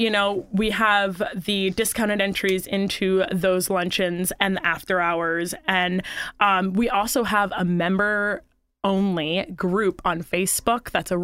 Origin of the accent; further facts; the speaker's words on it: Jensen Beach, Florida, United States; I'm born and raised in Jensen Beach, so I have lived here my entire life